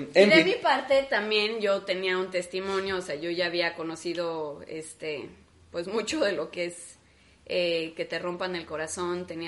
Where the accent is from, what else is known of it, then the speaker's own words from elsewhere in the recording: Mexico; also born or lived in United States; Yo soy mexicana, pero vivía en Estados Unidos